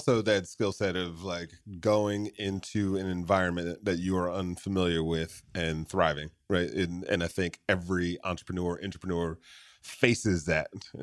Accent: Michigan, United States; I mean, look, I grew up in Michigan and I remember a caddy

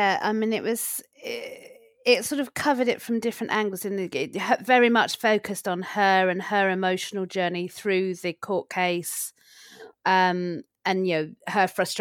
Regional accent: London, United Kingdom; It's growing up in Stamford Hill.

